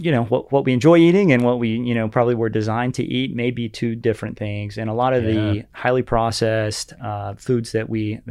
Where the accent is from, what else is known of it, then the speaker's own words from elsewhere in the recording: Kentucky, United States; Yeah, so I grew up in Western Kentucky, and my first exposure to medicine, I shadowed the family practitioner in my town.